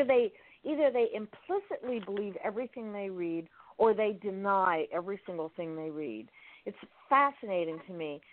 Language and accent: English; Miami, Florida, United States; And I know him from a long time back because I grew up in Miami and all.